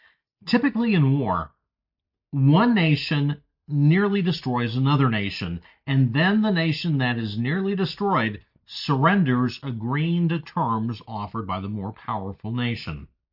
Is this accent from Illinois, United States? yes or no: no; El Paso, Texas, United States; My hometown of El Paso, Texas, was incorporated as a city in 1873.